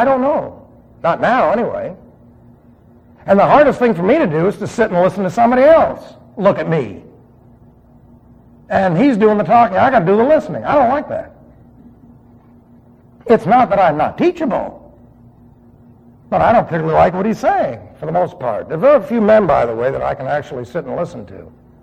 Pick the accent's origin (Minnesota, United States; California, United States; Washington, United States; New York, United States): New York, United States; New York City; Remember, I was raised in New York City.